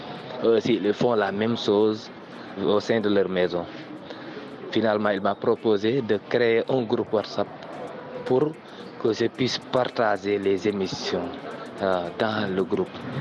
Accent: Senegal; Et je les envoie au village chez moi au Sénégal.

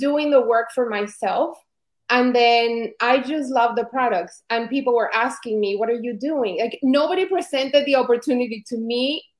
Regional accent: Colombia; English is a second language; now in United States; I didn't grow up here. I grew up in Colombia. And when I came here, it was something temporary.

